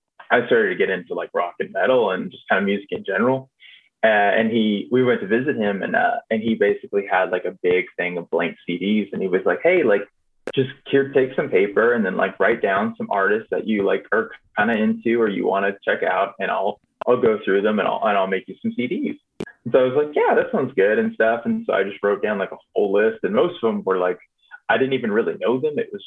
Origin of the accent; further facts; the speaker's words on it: Texas, United States; now in Austin, United States; I'm from Southeast Texas. I live in like the Austin area now